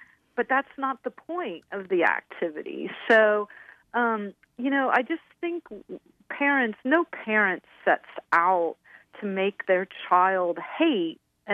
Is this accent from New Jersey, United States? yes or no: no; Santa Clara, California, United States; I grew up in Santa Clara, a town not too far from where I grew up.